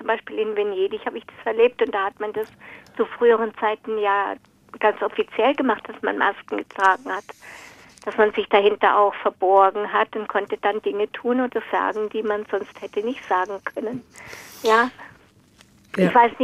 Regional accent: Baden-Württemberg, Germany; also born or lived in Vienna; Also wir kommen eigentlich aus Wien und ich bin aber im Oberschwäbischen aufgewachsen.

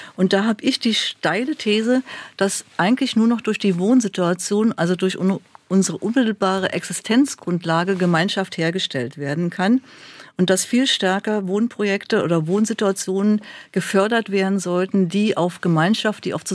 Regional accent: Berlin, Germany; ich bin Berlinerin und ich möchte gerne dann auch in Berlin leben

